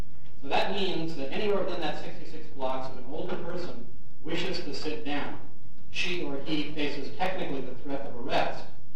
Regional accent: Santa Cruz, California, United States; now in San Jose, United States; I'm from Santa Cruz and have lived in San Jose as well

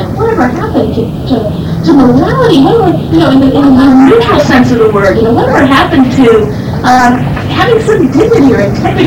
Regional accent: United States; being an American is just a big red embarrassment.

